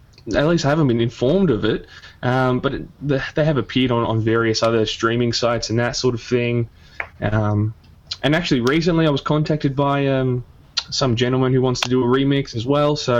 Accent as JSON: {"language": "English", "town": "Melbourne", "region": "Victoria", "country": "Australia", "tie": "born or raised there", "said": "I'm Australian, born and bred. I've been my whole life here. So down in sunny old Melbourne, which is in Victoria, sort of the southeast corner of Australia."}